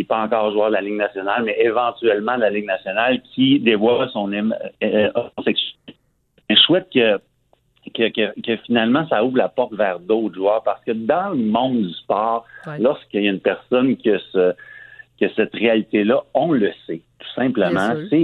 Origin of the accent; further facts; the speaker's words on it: Quebec, Canada; Mais là, on réalise que nous, on est des Canadiens, puis si on se fait prendre dans un bar comme ça, ben la loi, c'est la loi russe.